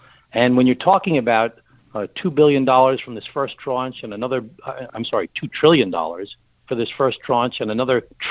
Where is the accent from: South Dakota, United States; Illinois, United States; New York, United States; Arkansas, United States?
New York, United States; Glen Cove; I first was the mayor of my hometown of Glen Cove 27 years ago.